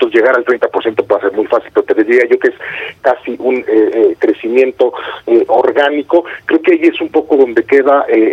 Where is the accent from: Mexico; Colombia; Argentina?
Mexico; como mexicanos debemos tener muy claro que vamos para allá